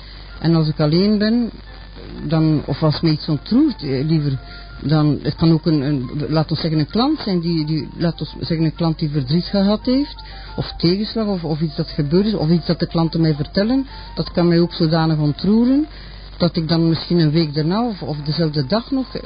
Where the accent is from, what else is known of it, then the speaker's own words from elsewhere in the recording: Maldegem, East Flanders, Belgium; also born or lived in Adegem; dat ik mijn jeugd niet in Maldegem en in Adegem dus geleefd